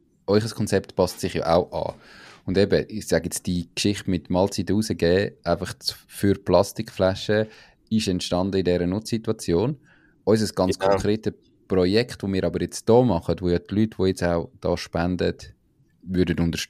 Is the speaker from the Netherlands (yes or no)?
no; Switzerland; bei uns in der Schweiz